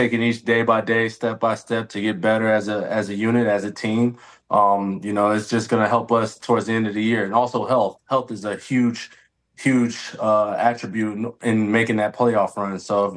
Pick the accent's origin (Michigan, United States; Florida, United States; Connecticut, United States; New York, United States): Florida, United States; It meant a lot, you know, especially being from Florida. My hometown is literally 45 minutes from where we were actually hosting the Pro Bowl out in Orlando.